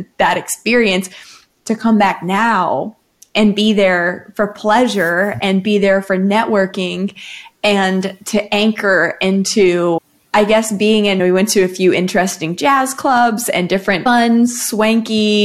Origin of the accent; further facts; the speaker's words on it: Austin, Texas, United States; we're all from Austin